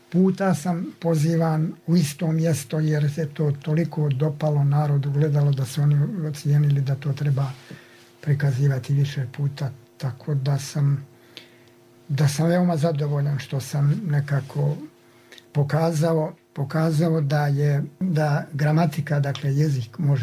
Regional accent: Nevesinje, Republika Srpska, Bosnia & Herzegovina; born there; now in Banja Luka, Bosnia and Herzegovina; Ja sam rođen, rekli ste, u Nevesinju, tamo u jednom selu koje se zove Luka.

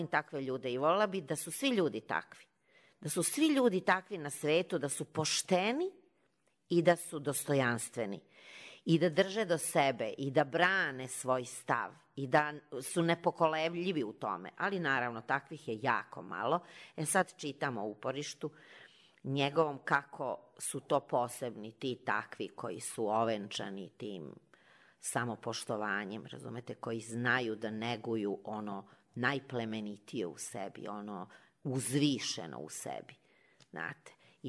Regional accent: Belgrade, Serbia; born there; Ja sam rođena Beograđanka.

